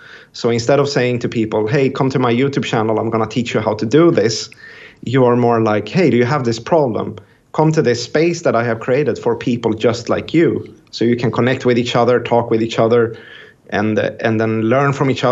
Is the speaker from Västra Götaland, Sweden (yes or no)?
no; Stockholm, Stockholm County, Sweden; English is a second language; So I mean, I'm from Stockholm, Sweden, hence the funny accent.